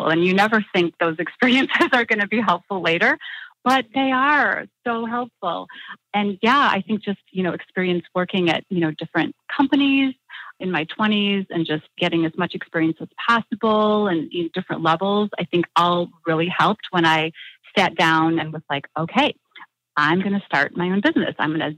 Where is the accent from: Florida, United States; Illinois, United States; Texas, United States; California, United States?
Illinois, United States; Chicago; I don't know if there's like one specific moment growing up, but I'm from the Midwest. I grew up in the Chicago area and was always very curious as a child.